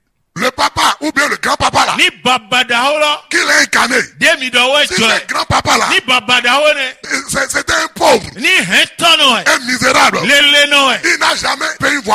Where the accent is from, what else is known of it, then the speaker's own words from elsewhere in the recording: Benin; chez nous au Bénin